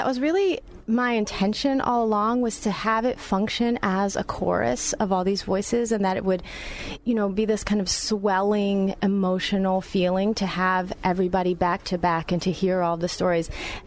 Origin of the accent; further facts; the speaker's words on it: United States; I was born in the United States and grew up in the United States, but my father's from Panama, and I have had that dual identity my whole life of being half American, half Panamanian.